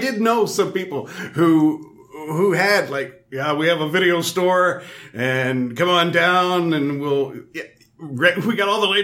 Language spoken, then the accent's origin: English; Canada; But I don't know, being Canadian, I'm sure there are some who just dive into all that reality kind of Kardashian kind of stuff.